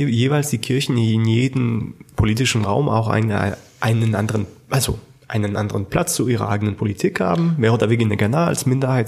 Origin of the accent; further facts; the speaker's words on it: Switzerland; als Schweizer